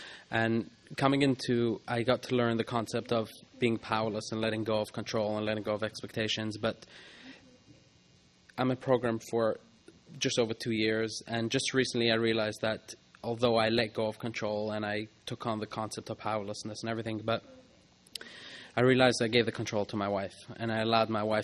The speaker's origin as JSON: {"language": "English", "town": "Montreal", "region": "Quebec", "country": "Canada", "said": "from Montreal, Canada."}